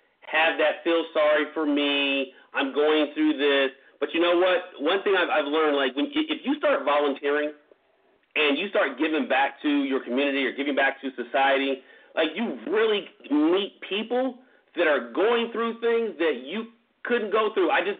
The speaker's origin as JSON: {"language": "English", "town": "San Bernardino", "region": "California", "country": "United States", "tie": "born or raised there", "said": "I grew up in Inland Empire, San Bernardino, California, right? Gangs, the whole nine, right?"}